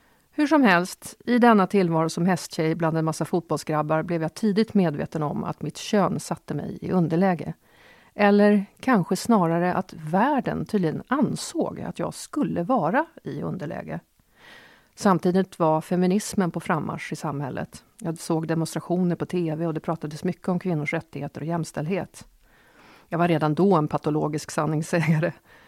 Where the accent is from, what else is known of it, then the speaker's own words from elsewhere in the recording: Åkersberga, Stockholm County, Sweden; Jag var enda flickan i en syskonskara på 4 och jag växte upp i Åkersberga på 70-talet.